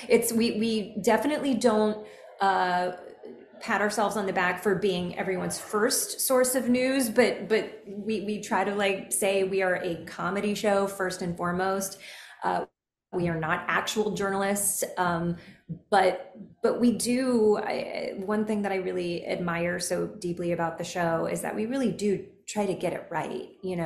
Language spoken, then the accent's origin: English; Kentucky, United States; I'm from Kentucky. I come from a very conservative family, a lot of Republicans, traditional Republicans